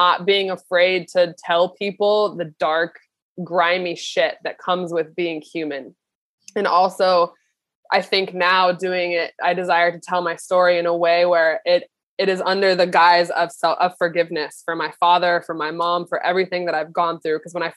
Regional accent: Kansas, United States; And so my parents fly from my hometown in Kansas to New York City.

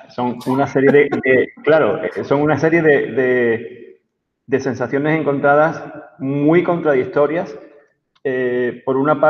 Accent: Ceuta, Spain; born there; yo soy español, pero nací en África, en una ciudad española que se llama Ceuta y que está en el territorio africano, en el norte de África.

